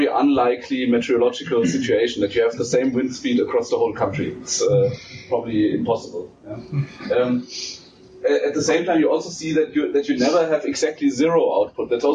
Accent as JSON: {"language": "English", "country": "Germany", "said": "I can tell you that from my home country in Germany"}